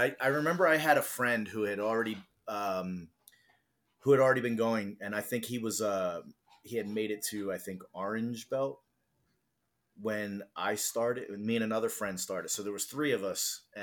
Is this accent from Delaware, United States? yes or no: yes; Delaware, United States; So I'm from the East Coast, from Delaware, very close to Philadelphia in Pennsylvania.